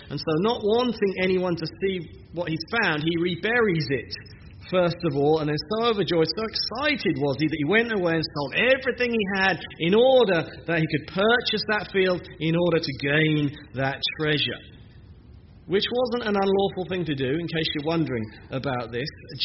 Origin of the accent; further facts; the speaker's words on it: East of England, United Kingdom; Pastor Billy mentioned I'm from the East in England.